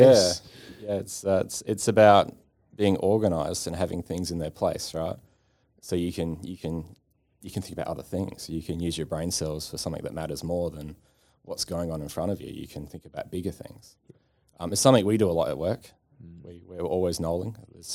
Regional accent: Australia; There's about 30 of us. We're all Australian. We're Adelaide based.

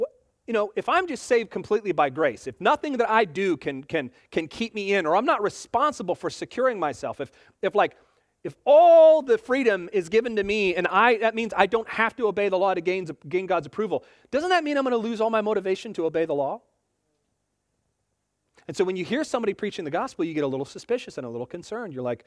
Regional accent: Seattle, Washington, United States; Especially if you know I'm a guy from Seattle.

